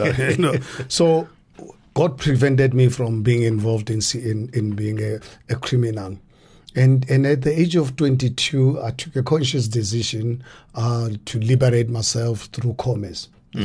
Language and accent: English; Hammanskraal, Gauteng, South Africa; born there; I was born in poverty in Haramuts, in Amanskraal.